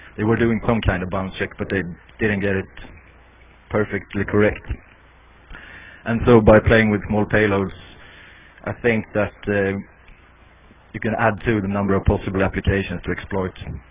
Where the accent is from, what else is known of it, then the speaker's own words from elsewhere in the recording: Sweden; I'm from Sweden